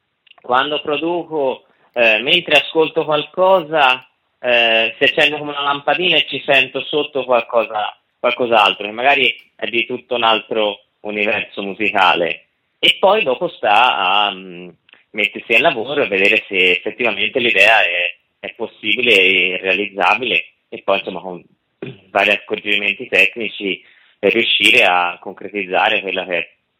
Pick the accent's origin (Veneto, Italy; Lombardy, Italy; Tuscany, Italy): Tuscany, Italy; Io sono toscano, parlo della provincia di Firenze